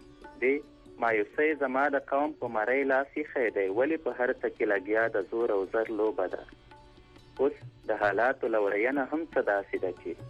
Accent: Khost, Afghanistan; زه د خوست يم یعنی خوست

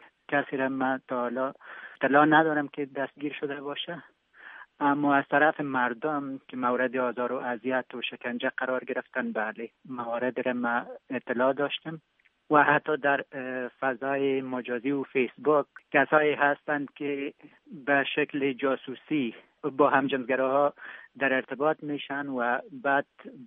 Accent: Afghanistan; now in Canada; در افغانستان بزرگ شدیم، با فرهنگ افغانستان بزرگ شدیم.

